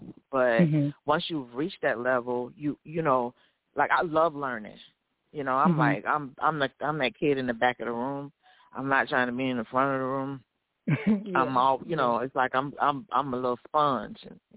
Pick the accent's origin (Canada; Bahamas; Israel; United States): Bahamas; You know, I'm from the Bahamas, so once you're born there, you don't lose your, you know, citizenship.